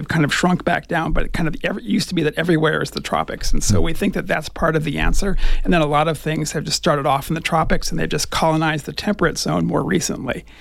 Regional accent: Colorado, United States; Okay, so I grew up in Colorado, and I got my undergraduate degree at the University of Kansas

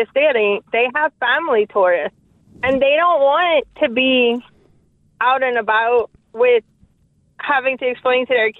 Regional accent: Thibodaux, Louisiana, United States; So I'm from Thibodaux. I'm down the bayou, but I'm in the city a lot.

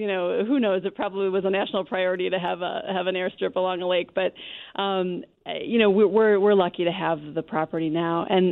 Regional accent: Milwaukee, Wisconsin, United States; had really no intention of settling in my hometown, which is Milwaukee

